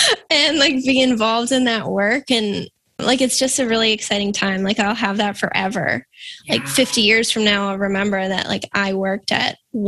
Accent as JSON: {"language": "English", "town": "Boston", "region": "Massachusetts", "country": "United States", "tie": "born or raised there", "said": "I am from the Boston area, so I grew up here and never left."}